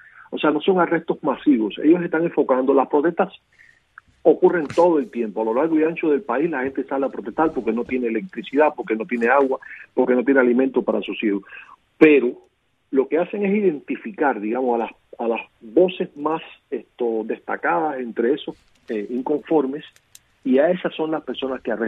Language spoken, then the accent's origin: Spanish; Cuba; los cubanos a veces pues hasta justificamos los regímenes autoritarios cuando son de derecha